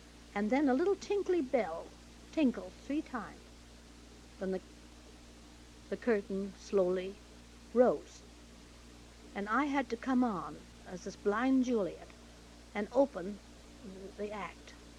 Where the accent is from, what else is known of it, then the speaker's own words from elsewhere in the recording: Canada; born there; I was born in Canada, and at that time had rather a harsh R.